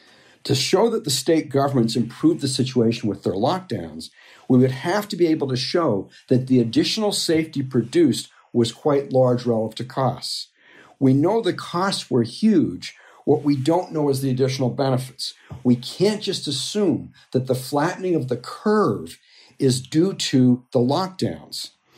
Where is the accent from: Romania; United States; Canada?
Canada; from which I'm from Canada